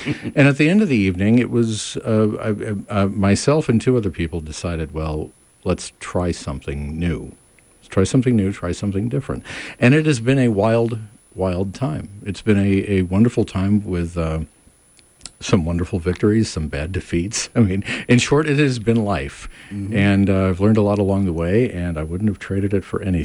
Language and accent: English; San Diego, California, United States; Now, I was born in San Diego, raised in San Diego, and lived my life in San Diego.